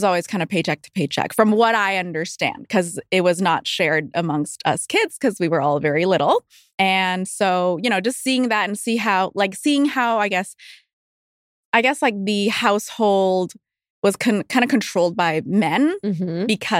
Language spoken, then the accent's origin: English; Vancouver, British Columbia, Canada; So I am born and raised in Vancouver. I grew up in East Vancouver.